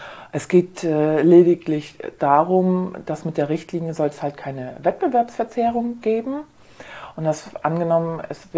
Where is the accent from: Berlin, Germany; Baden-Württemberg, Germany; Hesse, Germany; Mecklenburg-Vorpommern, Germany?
Mecklenburg-Vorpommern, Germany; Ich weiß jetzt nicht genau, ob das bei uns in Mecklenburg-Vorpommern schon aufgekommen ist